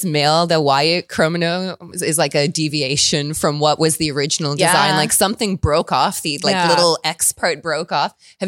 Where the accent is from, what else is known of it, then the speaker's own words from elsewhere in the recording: Canada; like being Canadian identical twin sister horror directors.